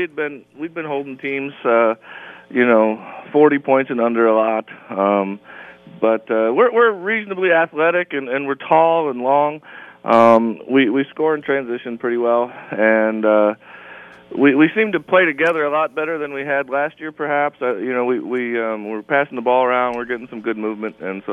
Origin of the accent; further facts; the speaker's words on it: Port Byron, Illinois, United States; but I'm from Port Byron, Illinois. I'm a Riverdale Ram.